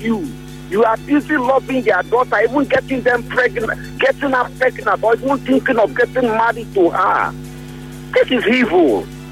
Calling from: Port Harcourt, Rivers, Nigeria; I'm calling from Port Harcourt.

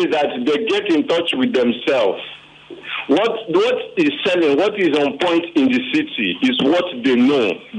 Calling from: Ikorodu, Lagos, Nigeria; calling from Ikorodu.

